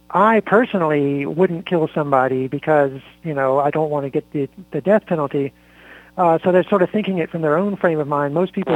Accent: the South, United States; and I'm from the South, so I can be critical.

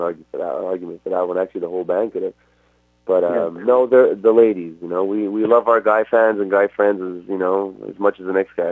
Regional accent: Canada; being Canadian and all, that was pretty amazing.

